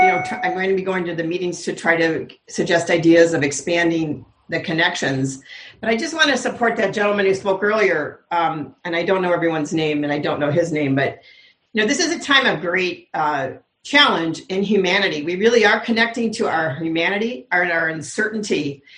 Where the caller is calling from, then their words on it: Pittsburgh, Pennsylvania, United States; I'm in Pittsburgh, Pennsylvania, but I really love your Sangha.